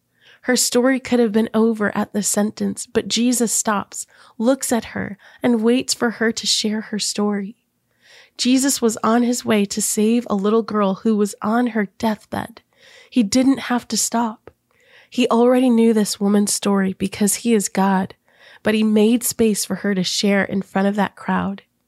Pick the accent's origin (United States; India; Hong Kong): India; Growing up in India, I didn't have a lot of store-bought toys.